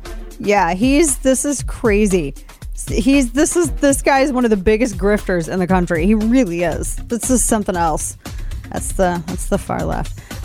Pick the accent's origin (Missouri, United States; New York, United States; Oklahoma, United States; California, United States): Missouri, United States; it's also a problem in my home state of Missouri